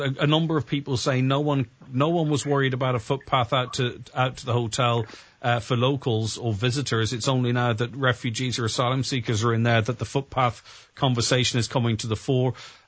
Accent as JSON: {"language": "English", "region": "Ulster", "country": "Ireland", "said": "And we're all from Donegal, we're all from this region."}